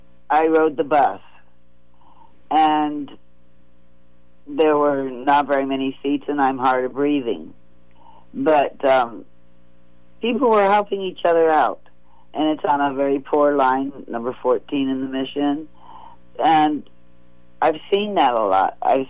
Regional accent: Spain; now in United States; that being from a military family and growing up in Spain, the military tried to put a law into force that would prevent African Americans from coming to Spain.

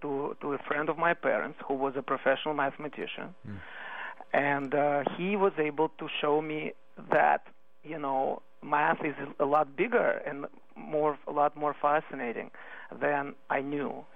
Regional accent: Moscow Oblast, Russia; English is a second language; I was a high school student growing up in Russia in a small town near Moscow.

